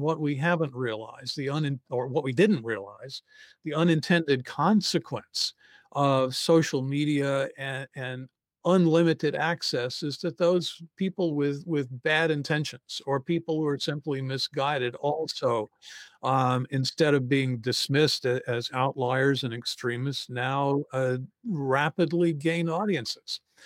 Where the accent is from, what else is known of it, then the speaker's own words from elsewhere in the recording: the South, United States; contacts that I have from my youth growing up in the South, people who are still in the red states